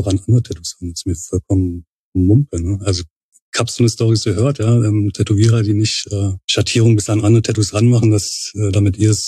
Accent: Berlin, Germany; geboren und aufgewachsen in Berlin, Pankow. Genau da, wo ich auch wohne jetzt

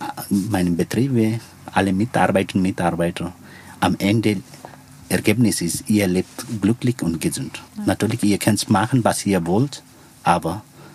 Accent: Nepal; born there; German is a second language; Ich bin ein gebürtiger Nepali, aber ich kann auch Nepali nicht richtig besprechen.

